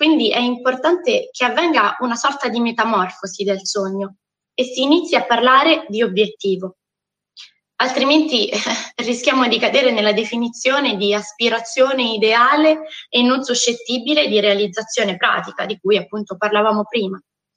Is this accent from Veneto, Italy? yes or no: no; Abruzzo, Italy; born there; sono nata in Abruzzo circa 9.125 giorni fa. Sono figlia dell'inverno, dato che venne alla luce il giorno 3 di gennaio.